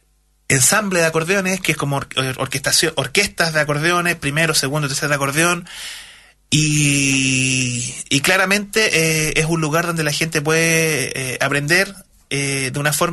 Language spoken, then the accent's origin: Spanish; San Bernardo, Santiago Metropolitan Region, Chile; Yo soy de San Bernardo.